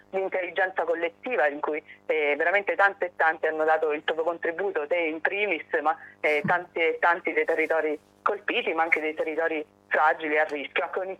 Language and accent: Italian; L'Aquila, Abruzzo, Italy; io sono aquilana